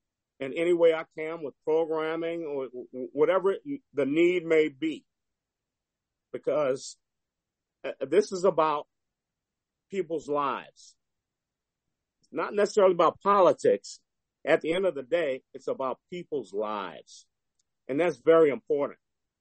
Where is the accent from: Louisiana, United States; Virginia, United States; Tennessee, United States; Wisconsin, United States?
Louisiana, United States; And I'm originally from South Louisiana